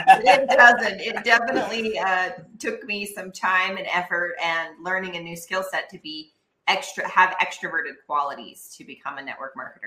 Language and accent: English; Utah, United States; So I'm actually from Utah.